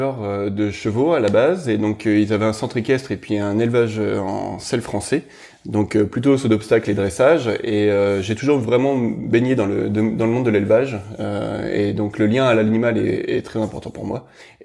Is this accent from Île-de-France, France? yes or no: no; Hauts-de-France, France; also born or lived in Normandy; Moi je suis flamand d'origine, donc à côté de Lille, au pied des monts des Flandres en France. Et j'ai vécu une partie de ma vie en Normandie. Et puis petit à petit, je migre au sud. Donc maintenant, me voilà arrivé en Anjou, à Beaujon-d'Anjou.